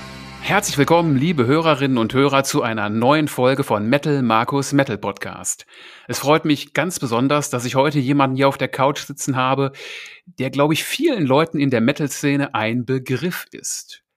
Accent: Essen, North Rhine-Westphalia, Germany; born there; now in Moers, Germany; Ich komme gebürtig aus Essen und wohne mittlerweile in Moers.

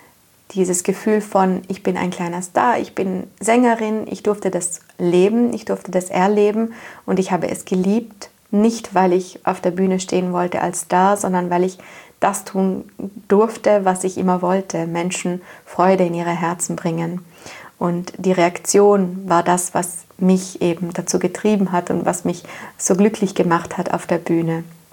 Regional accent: Trentino-Alto Adige, Italy; ich komme aus Südtirol, aus Italien und da, wo ich herkomme, ist es ein schönes Städtchen, es ist alles sehr idyllisch

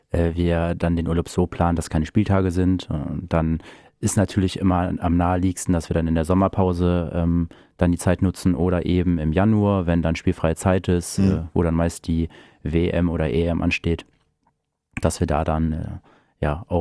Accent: Großenheidorn, Lower Saxony, Germany; Ich komme gebürtig aus Großenhaidern. Mhm. Dementsprechend natürlich auch die Bindung zu dem Verein dort. Bin dort aufgewachsen und bin dann vor knapp 2 Jahren nach Hannover gezogen, in die Südstadt

